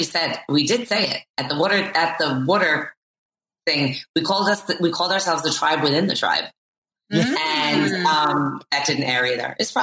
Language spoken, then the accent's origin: English; Queens, New York, United States; Because I'm from Long Island, so actually Queens